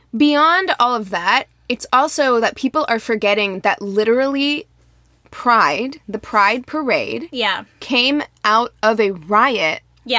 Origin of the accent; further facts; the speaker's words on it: Las Vegas, Nevada, United States; also born or lived in Missouri; no, we're from the West Coast, and that's how we talk out here, very fast. Whenever I moved to Missouri, my friend Sienna was like, whoa, she couldn't understand me because I came from Las Vegas, and in Missouri, everyone talks much slower.